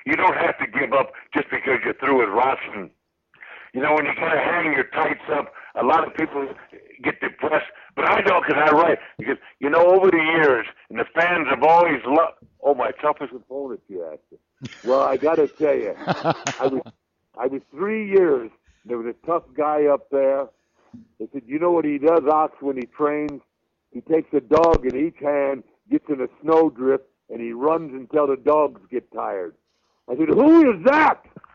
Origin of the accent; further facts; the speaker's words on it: Dallas, Texas, United States; I came all the way from Dallas, Texas